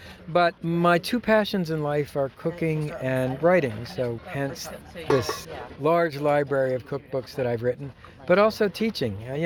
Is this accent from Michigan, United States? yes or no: no; Baltimore, Maryland, United States; also born or lived in Japan; I was born in Japan, raised in Baltimore, and at the time living in Miami, which does not have a barbecue tradition.